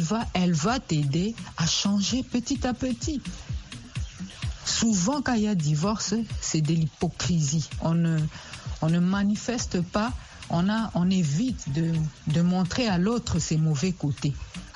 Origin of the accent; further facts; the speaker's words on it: DR Congo; ici chez nous, en Afrique, particulièrement en RDC, j'ai pas beaucoup appris ça.